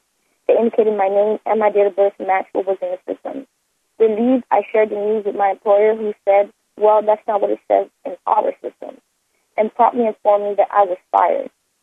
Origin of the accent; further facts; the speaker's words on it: Florida, United States; I'm a U.S. citizen born and raised in Florida.